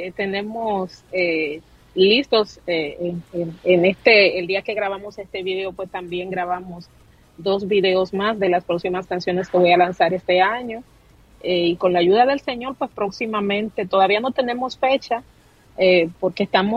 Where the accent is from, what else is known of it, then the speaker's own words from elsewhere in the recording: La Romana, Dominican Republic; moved away as an adult; allá en mi país, en la ciudad de donde nací, donde me crié, donde viví hasta el año 2013, en la ciudad de La Romana, ahí en la República Dominicana.